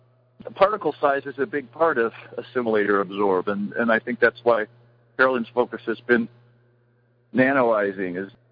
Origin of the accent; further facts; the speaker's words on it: Michigan, United States; No, I grew up in Michigan. Very close to Canada.